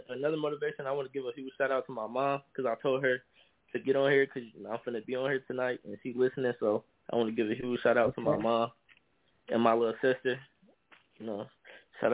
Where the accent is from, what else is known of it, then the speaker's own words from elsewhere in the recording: Chicago, Illinois, United States; I was from Chicago, moved to Minnesota.